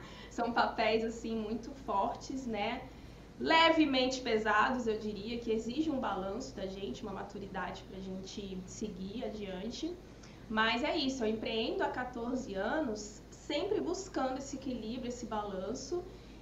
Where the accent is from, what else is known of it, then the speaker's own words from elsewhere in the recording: Brasília, Federal District, Brazil; born there; Eu era uma pessoa que nasci em Brasília, numa realidade onde a maioria são servidores públicos, meus pais, os amigos